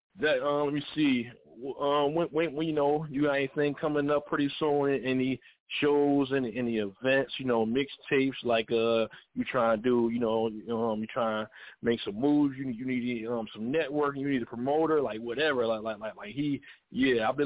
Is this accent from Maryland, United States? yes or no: no; Philadelphia, Pennsylvania, United States; moved away as an adult; now in New Jersey, United States; I was raised out there. I was raised in North Philly. Yeah, I was down near. Probably since I was all the way in my 20s, my early 20s, and then I moved to New Jersey.